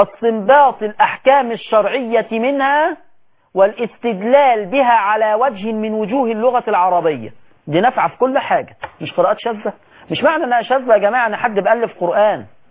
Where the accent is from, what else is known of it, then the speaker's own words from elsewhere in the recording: Egypt; احنا عندنا في مصر